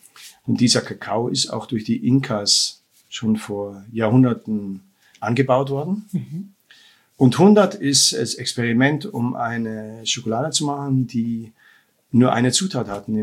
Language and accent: German; Munich, Bavaria, Germany; weil wir sind ja aus dem alpinen Raum, ja, und ich bin ursprünglich aus München.